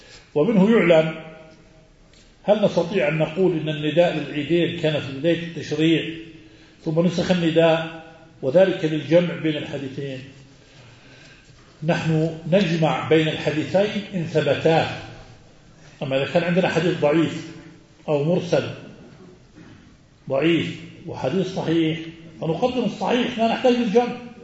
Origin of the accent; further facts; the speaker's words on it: Jordan; طبعا نحن نقول عنه شباح، بلادنا الشام الأردن